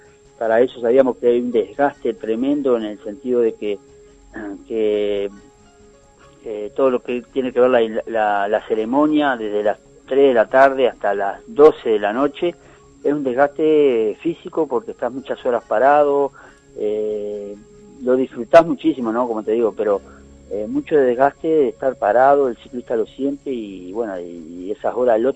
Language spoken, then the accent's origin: Spanish; Uruguay